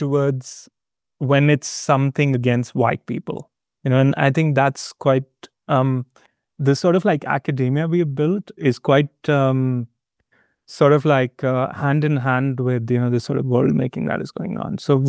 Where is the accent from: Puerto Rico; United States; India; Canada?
India; growing up in India